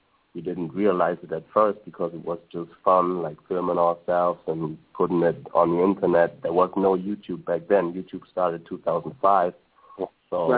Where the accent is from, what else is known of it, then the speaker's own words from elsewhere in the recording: Germany; we're not only from one city. We're not from Hamburg or just from Berlin or just from Cologne, because we're from all over the country.